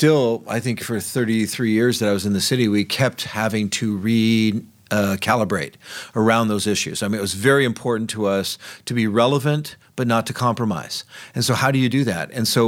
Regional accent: San Francisco, California, United States; And I said, well, this is my home. I was raised here in San Francisco.

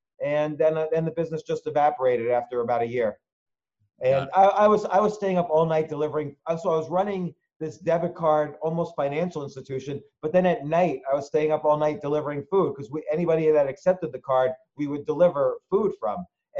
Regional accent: New Jersey, United States; also born or lived in Queens; I was born in Queens, similar to you, and I grew up in New Jersey. My parents moved from Queens to New Jersey.

